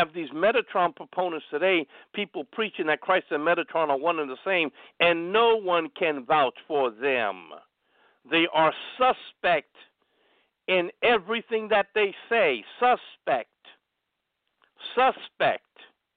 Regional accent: Brooklyn, New York, United States; born there; I was born in Brooklyn, New York, over there at Long Island College Hospital, off of Atlantic Avenue.

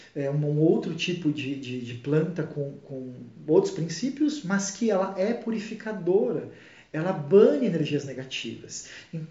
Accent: Águas de Lindóia, São Paulo, Brazil; also born or lived in Minas Gerais; Eu sou de Minas Gerais, sou mineiro, porém eu cresci em São Paulo e morava no interior de São Paulo, Águas de Lindóia, e morava no interior da cidade do interior.

